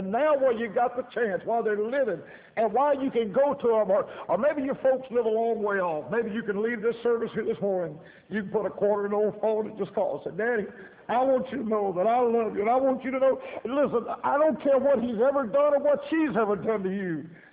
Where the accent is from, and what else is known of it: Louisiana, United States